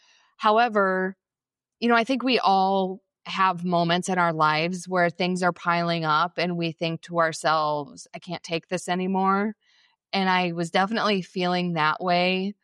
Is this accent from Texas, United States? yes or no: no; Indiana, United States; moved away; also born or lived in Chicago; I actually grew up in Indiana. Then I lived in Chicago for a long time. So I'm originally from the Midwest, where it rains, it snows, it's cloudy a lot.